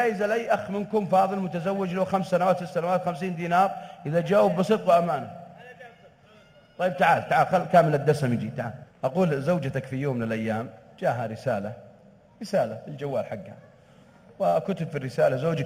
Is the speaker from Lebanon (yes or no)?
no; Saudi Arabia; وأتألم أنا كسعودي